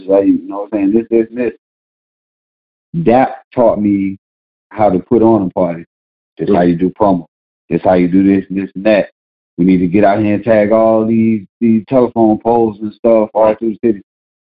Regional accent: Tallahassee, Florida, United States; We all from Tallahassee. I'm from the South Side, just like Ridge Road and all of them. That's on the South Side. I'm from Appalachian Ridge.

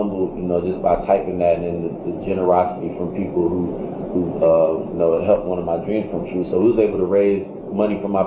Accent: Tallahassee, Florida, United States; from Tallahassee, I was like, man, I flew up today just to try to meet

